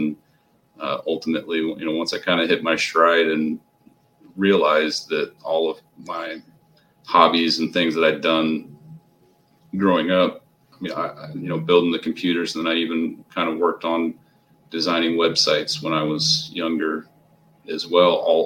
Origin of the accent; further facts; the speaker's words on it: Illinois, United States; I'm originally from Illinois, and I would have loved to have something like that up there.